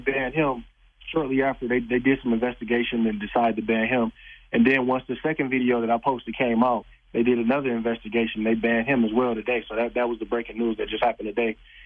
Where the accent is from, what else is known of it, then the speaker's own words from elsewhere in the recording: Flint, Michigan, United States; I mean, I'm from, born and raised in Flint, Michigan, so it's a total different culture shock